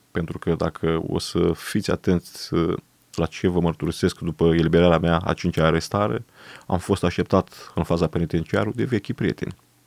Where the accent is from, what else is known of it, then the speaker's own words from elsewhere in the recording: Șuțești, Romania; also born or lived in Deva; Eu sunt din comuna Șuțești, județul Brăila, născut în Deva Hunedoara. Părinții mei de origine comuna Șuțești, numai că tatăl meu a lucrat în mină și m-am născut la Deva.